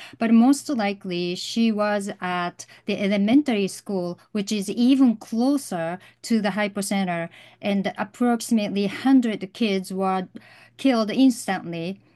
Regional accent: Hiroshima, Japan; Growing up in Hiroshima, and especially in the 70s, 80s, there were still lots of nuclear tests going on.

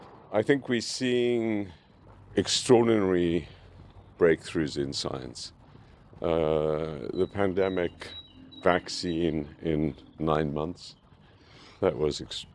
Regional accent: South Africa; moved away as an adult; also born or lived in Paris, France; I'm a South African, so I was involved in the anti-apartheid struggle. And I'd left to go into exile

